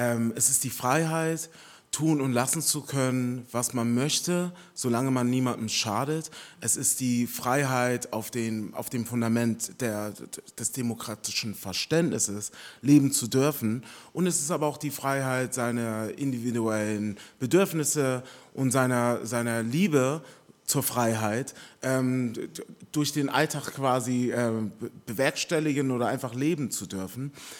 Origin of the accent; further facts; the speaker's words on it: Germany; born there; ich bin in den 80ern in Deutschland geboren